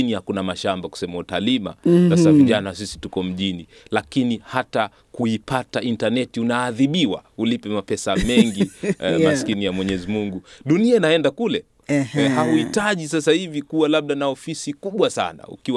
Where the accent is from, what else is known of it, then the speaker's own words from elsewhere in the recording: Tanzania; kama tunaweza tukasema kwa mfano sisi tunatoka Tanzania